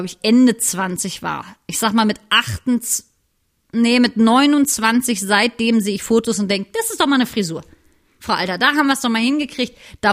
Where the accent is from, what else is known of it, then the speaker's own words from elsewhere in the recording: Berlin, Germany; Und ja, ich komme aus Berlin